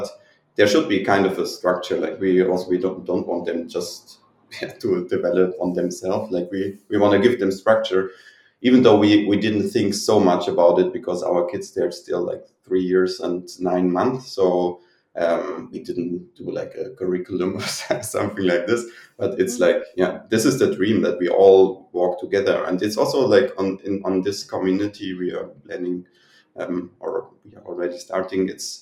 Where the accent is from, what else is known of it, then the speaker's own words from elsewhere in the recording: Germany; English is a second language; now in Romania; I'm from Germany. I also did my 13 years of school